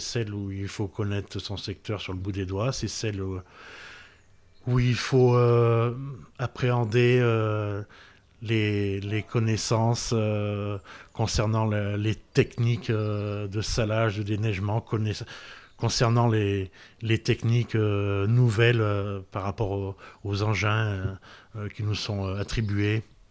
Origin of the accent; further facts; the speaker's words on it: Auvergne-Rhône-Alpes, France; born there; also born or lived in Toulon / Hyères / Clermont-Ferrand; je suis quelqu'un du sud de la Drôme, ce qu'on appelle la Drôme provençale. Effectivement, je suis né à Cré dans le 26. Et après un parcours atypique géographique jusqu'à l'âge de 20 ans, en passant par Toulon, Hyères, Clermont-Ferrand